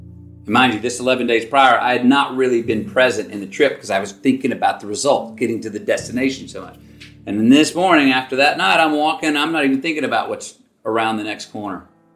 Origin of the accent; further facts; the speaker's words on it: United States; I have my American cap that I'd worn for 2 decades. I'm an American.